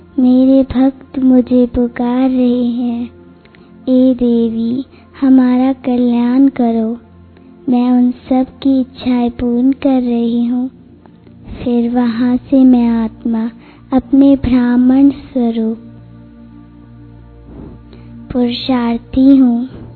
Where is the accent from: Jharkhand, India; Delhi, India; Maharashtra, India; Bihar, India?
Delhi, India; Nangloi; मैं … नांगलोई दिल्ली से आई हूँ।